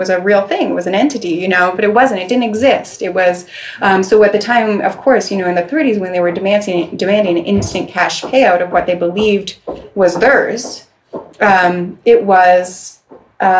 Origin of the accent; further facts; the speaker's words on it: Canada; I grew up in Canadian school system